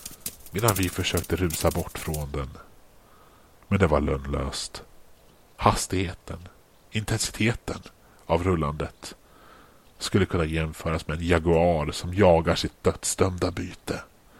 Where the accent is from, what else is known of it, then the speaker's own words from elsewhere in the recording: Uddevalla, Västra Götaland County, Sweden; jag berättade om min uppväxt här i Uddevalla.